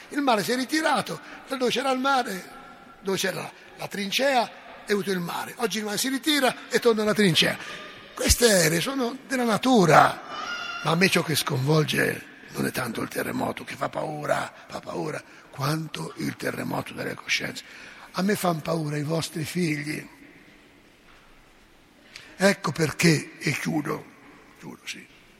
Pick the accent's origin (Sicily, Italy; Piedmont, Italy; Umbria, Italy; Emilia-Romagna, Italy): Umbria, Italy; Io sono umbro.